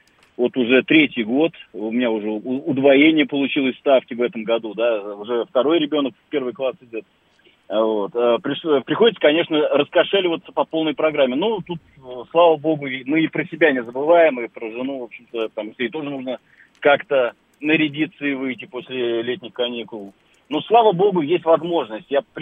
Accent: Moscow, Russia; Я из Москвы, да?

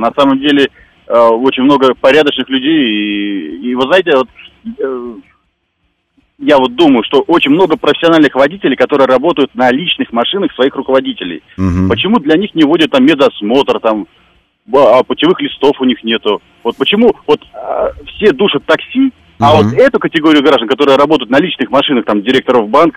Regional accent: Moscow, Russia; Я являюсь таксистом из Москвы.

